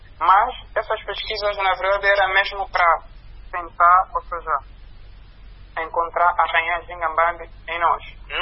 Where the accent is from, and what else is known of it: Angola